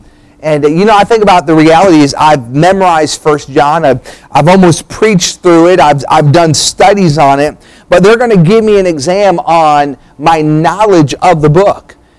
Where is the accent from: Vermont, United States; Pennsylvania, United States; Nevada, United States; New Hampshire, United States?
New Hampshire, United States; I said, growing up in New Hampshire, there was zero Church of Christ.